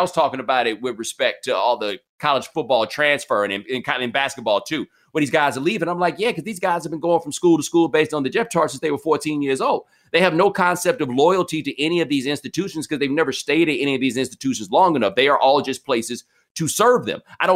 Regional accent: Houston, Texas, United States; That fool said, and I'm from Houston, so I don't mean fool like he a fool.

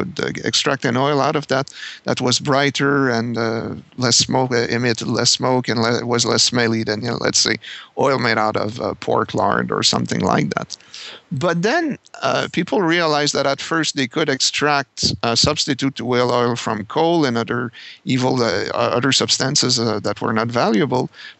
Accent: Canada; as a Canadian

